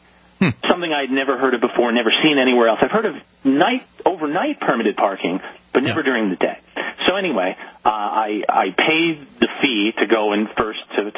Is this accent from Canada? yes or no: yes; Canada; moved away as an adult; now in Los Angeles, United States; I'm originally from Canada. I've only lived out here in Los Angeles for 4 years